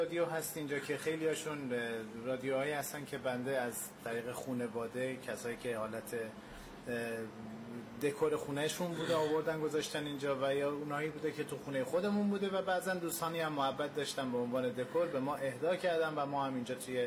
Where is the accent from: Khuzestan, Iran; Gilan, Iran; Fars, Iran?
Gilan, Iran; Lahijan; ما اصالتاً لاهیجانی هست.